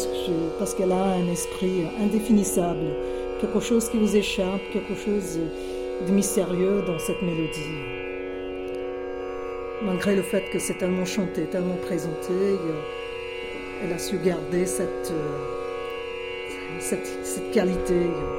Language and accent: French; Mumbai, Maharashtra, India; grands-parents maternels sont venus à Bombay il y a 50 ans, je crois à peu près. Ma mère elle-même, elle est née à Bombay et moi également. On est resté à Bombay, mais très ancré dans notre culture du Sud